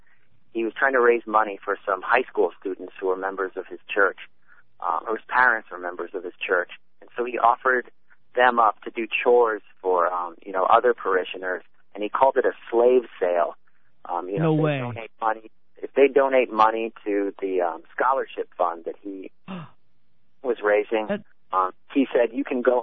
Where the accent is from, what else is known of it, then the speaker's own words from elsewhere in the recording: Washington, District of Columbia, United States; Mostly in Washington, D.C.